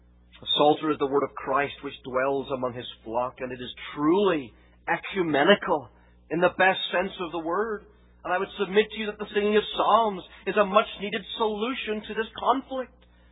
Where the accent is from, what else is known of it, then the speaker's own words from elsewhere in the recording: Northern Ireland, United Kingdom; But I'm from Northern Ireland. I'm not American. I'm a British citizen.